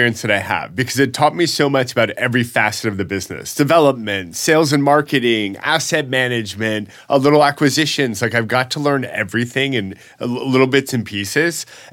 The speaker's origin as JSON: {"language": "English", "town": "Atlanta", "region": "Georgia", "country": "United States", "said": "So I got into the business because I'm from Atlanta, Georgia, and my family in Atlanta did real estate."}